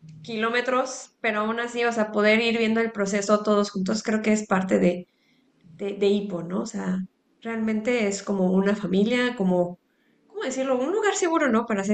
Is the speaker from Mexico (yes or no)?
yes; Mexico; a seguir compartiendo más de cómo somos los mexicanos, ¿no?